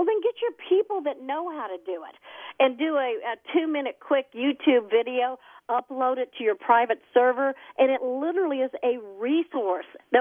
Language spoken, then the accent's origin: English; Indiana, United States; I grew up in Indiana and went to the same university that David Letterman went to.